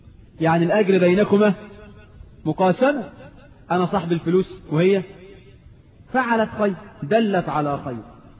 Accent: Egypt; في عرفنا كمصريين؟

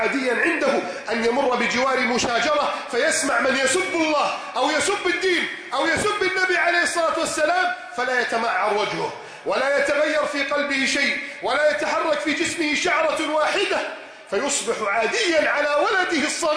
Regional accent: Egypt; في بلادنا مصر

